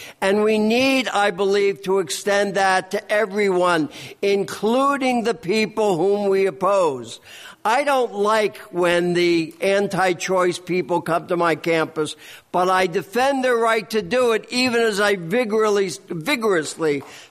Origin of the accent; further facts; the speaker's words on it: the South, United States; I came from the South. I was involved in some of the early sit-ins.